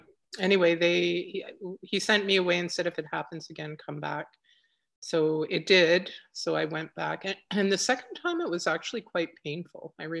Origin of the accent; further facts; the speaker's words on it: Montreal, Quebec, Canada; moved away as an adult; now in British Columbia, Canada; Born and raised in Montreal. Okay. And moved to British Columbia, the other side of Canada, in my 30s.